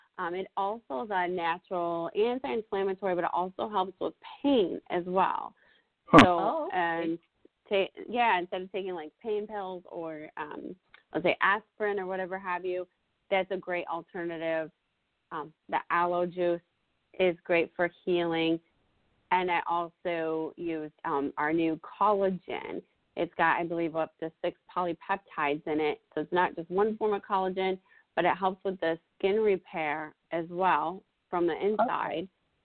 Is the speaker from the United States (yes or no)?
yes; Chicago, Illinois, United States; now in Wilmington, United States; And originally from Chicago, suburbs of Chicago.